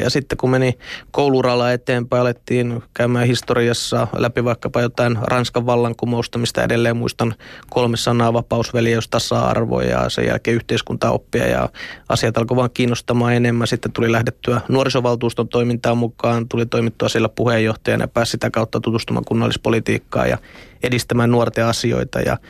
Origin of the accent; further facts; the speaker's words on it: Lohja, Uusimaa, Finland; also born or lived in Lappeenranta; sieltä ollaan kotoisin ja Lappeenrannassa tuli käytyä opiskelut ja sen jälkeen veri veti takaisin kotikonnuille ja tuli sitten palattua Lohjalle ja nyt tässä sitten pendelöidään Lohjan ja Helsingin väliä